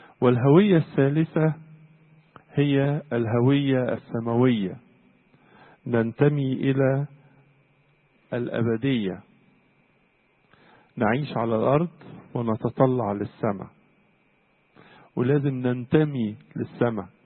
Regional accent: Egypt; كلمة فلتة دي كلمة لها معنى عندنا إحنا كمصريين أنه وطن استثنائي مفيش زيه.

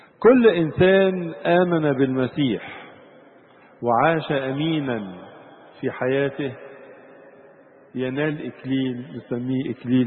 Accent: Egypt; بلادنا مصر

